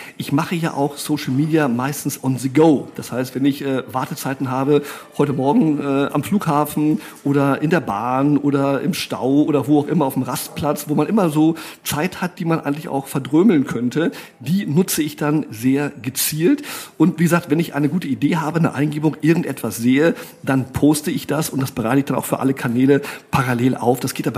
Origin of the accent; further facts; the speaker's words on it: Brazil; auch jemand mit einer gewissen Leichtigkeit gesegnet durch meine Jugend in Brasilien